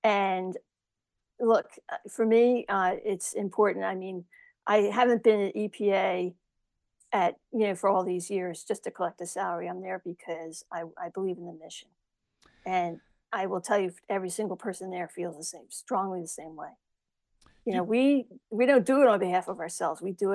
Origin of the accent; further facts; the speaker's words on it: New Jersey, United States; Yeah, I'm a Jersey girl.